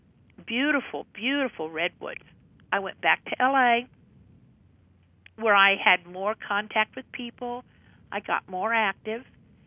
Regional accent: Oklahoma, United States; I had always been involved with the culture to some extent, because I'm from Oklahoma and I and my family are descendants of the Sandwati Regiment.

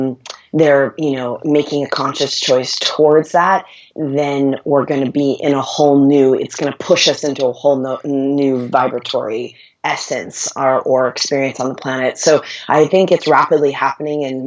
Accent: West Virginia, United States; because I'm from West Virginia and those are my people.

